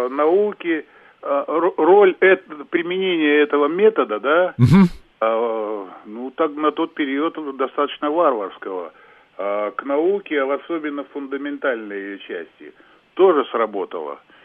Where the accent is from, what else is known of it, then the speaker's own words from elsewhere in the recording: Leninogorsk, East Kazakhstan Region, Kazakhstan; Нет, это, да, горно-обогатительный комбинат, правильно ты сказал, Лениногорск, Восточно-Казахстанская область.